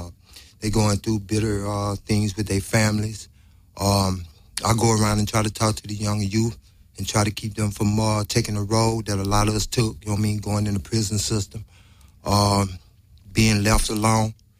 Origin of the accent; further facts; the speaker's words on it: New Orleans, Louisiana, United States; Because I'm from New Orleans, you know what I mean? And our culture is to reach out, you know what I mean?